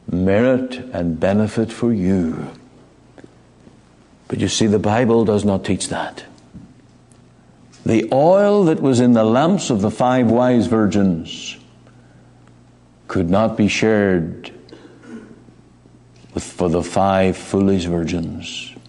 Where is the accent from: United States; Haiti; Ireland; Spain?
Ireland; Now, I come from Ireland, and it's a very Roman Catholic country, much of it.